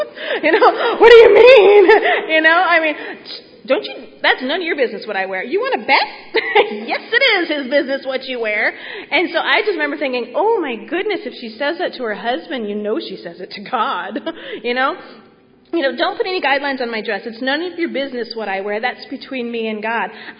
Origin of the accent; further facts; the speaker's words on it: United States; I am an American.